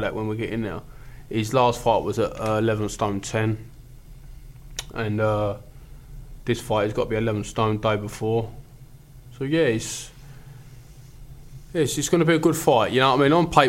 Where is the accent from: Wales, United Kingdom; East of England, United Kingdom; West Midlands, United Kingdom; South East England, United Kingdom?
East of England, United Kingdom; We're both from Essex, both sell loads of tickets.